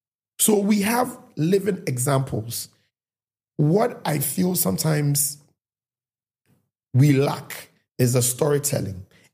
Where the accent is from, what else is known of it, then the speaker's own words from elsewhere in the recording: Nigeria; because I was born and bred in Nigeria, so it's the Nigeria fire in me.